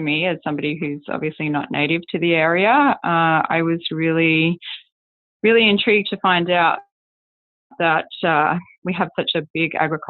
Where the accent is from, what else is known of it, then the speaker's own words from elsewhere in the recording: Australia; now in Detroit, United States; I am originally from Australia.